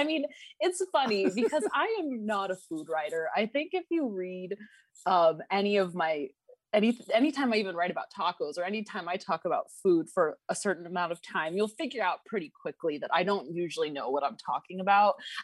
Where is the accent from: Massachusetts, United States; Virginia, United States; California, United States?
California, United States; Sacramento; also born or lived in Bakersfield; And I'm from the California Central Valley and Sacramento and Bakersfield.